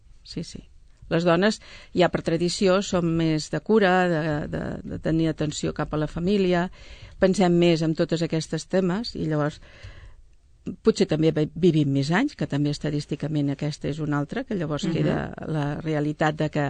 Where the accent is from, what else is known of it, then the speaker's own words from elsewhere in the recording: Sabadell, Catalonia, Spain; I jo es dono la casualitat que sóc de Sabadell